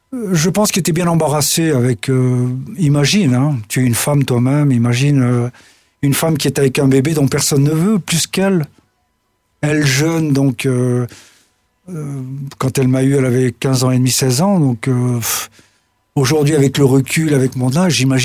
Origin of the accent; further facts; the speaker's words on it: Algeria; born there; Je suis né en Algérie.